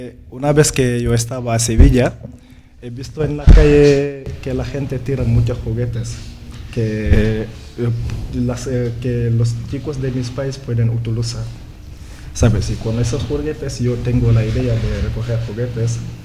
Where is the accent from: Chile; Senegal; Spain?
Senegal; Mbour, Thiès; La población se llama Ambur. Es mi ciudad donde vivo.